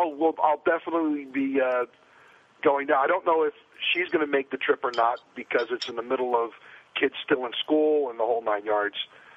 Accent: Cherry Hill, New Jersey, United States; Well, I grew up in Cherry Hill, Marlton, which borders the Pine Barrens, and you know, Friday night after high school, going out, get a case of beer, and go have a bonfire somewhere in the Pineys.

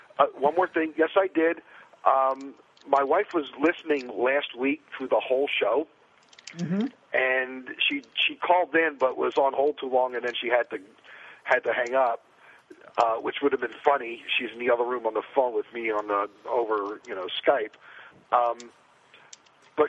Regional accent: Cherry Hill, New Jersey, United States; Well, I grew up in Cherry Hill, Marlton, which borders the Pine Barrens, and you know, Friday night after high school, going out, get a case of beer, and go have a bonfire somewhere in the Pineys.

